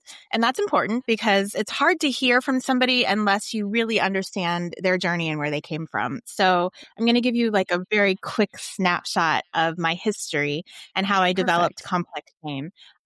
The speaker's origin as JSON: {"language": "English", "region": "Virginia", "country": "United States", "tie": "born or raised there", "said": "So they sent me away to a pregnancy home for women a few hours away from where I grew up in Virginia"}